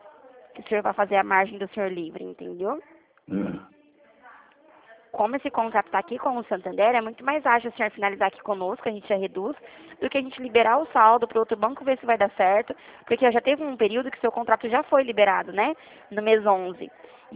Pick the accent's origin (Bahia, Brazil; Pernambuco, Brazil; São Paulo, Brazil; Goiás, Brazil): São Paulo, Brazil; Presidente Prudente; sou de Presidente Prudente.